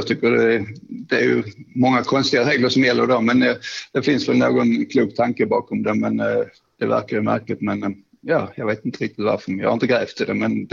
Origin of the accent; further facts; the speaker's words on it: Skåne, Sweden; Jag kom upp där ner från Skåne